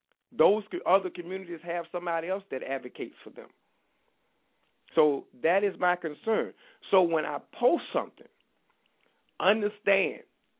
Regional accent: United States; my condition here in America, my growing up in America, my understanding of American history, my understanding of American culture.

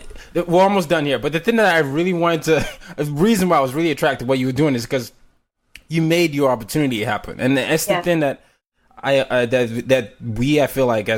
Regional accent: Nigeria; now in United States; I have to go through that because I'm Nigerian

